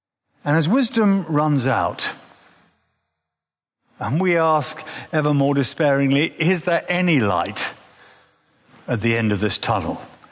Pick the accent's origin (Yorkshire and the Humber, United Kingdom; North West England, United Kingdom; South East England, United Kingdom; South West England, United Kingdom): South East England, United Kingdom; I was brought up just outside of London.